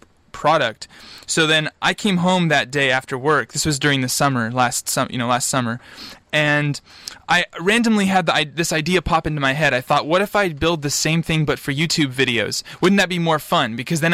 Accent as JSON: {"language": "English", "town": "Sacramento", "region": "California", "country": "United States", "tie": "born there", "said": "So I was born in Sacramento, you know, lived in the U.S. all my life."}